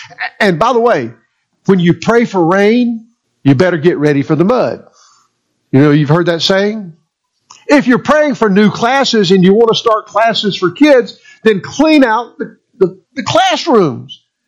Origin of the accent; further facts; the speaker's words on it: Susanville, California, United States; I'm over here from Susanville, so nobody in Alturas except you guys know me, right?